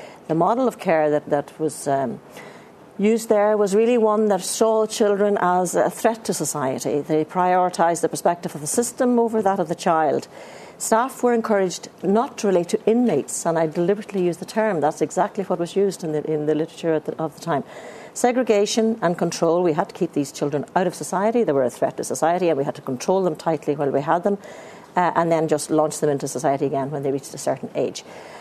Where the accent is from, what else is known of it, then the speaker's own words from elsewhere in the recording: Ireland; as I said, I'm from Ireland